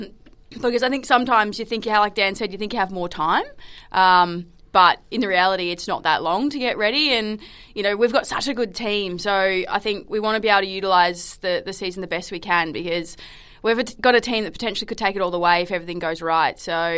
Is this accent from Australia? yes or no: yes; Ballarat, Victoria, Australia; I think I'm originally from Ballarat, so there's probably a reason why I moved up north, because Ballarat's freezing.